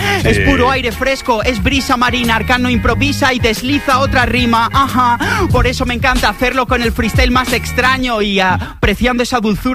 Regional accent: Alicante, Valencian Community, Spain; Yo vengo de Alicante.

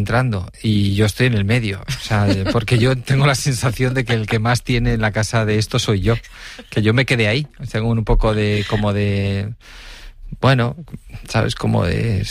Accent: Villacarriedo, Cantabria, Spain; he estado en las fiestas de mi pueblo, en Villacarrido, también hace una semana, en la romería

